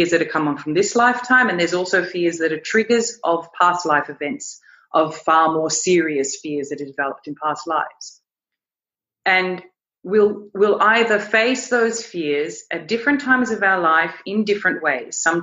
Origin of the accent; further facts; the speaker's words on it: Australia; after I then returned to my home country in Australia and started a business there